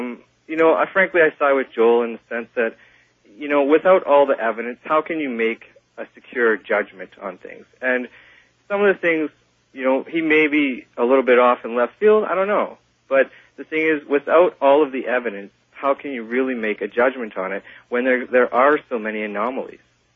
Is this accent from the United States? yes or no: no; Canada; As a Canadian